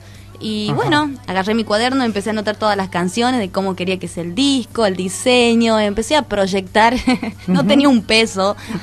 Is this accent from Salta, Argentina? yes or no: yes; Metán, Salta, Argentina; now in Tucumán, Argentina; tengo 23 años, soy salteña de Metán, vivo hace 6 años acá en Tucumán.